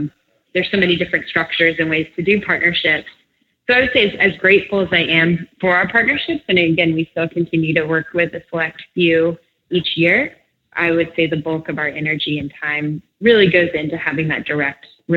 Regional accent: Texas, United States; I grew up in Texas.

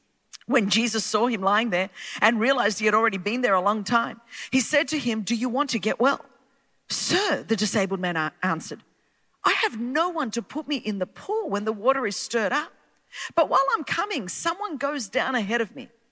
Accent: Australia; accent: Australian; I hope that you can really vibe with my accent. We did have someone from the motherland leading worship today. So there was the British accent, but this is how the accent got refined when they sent the convicts to Australia.

